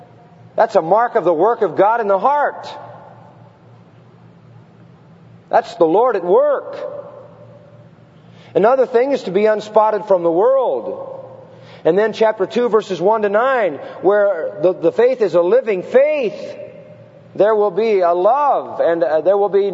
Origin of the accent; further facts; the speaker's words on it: Scotland, United Kingdom; being the Scotsman that I am.